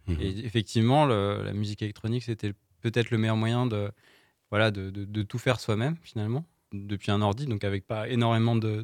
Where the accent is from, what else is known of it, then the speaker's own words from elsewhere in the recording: Malicorne, Pays de la Loire, France; also born or lived in Le Mans; parce que je suis natif du Mans, mais j'ai grandi à Malicorne.